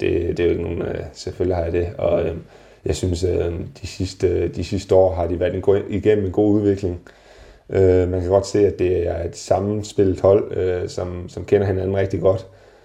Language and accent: Danish; Randers, Central Denmark Region, Denmark; Jeg spillede i klubben, siden jeg var 10 år gammel. Født og vokset i Randers